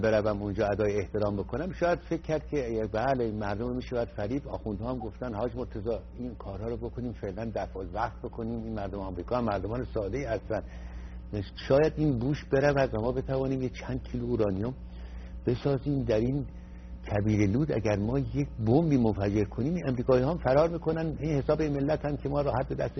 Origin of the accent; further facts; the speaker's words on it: Iran; رفتم پایین که کسی نفهمه من ایرانی هستم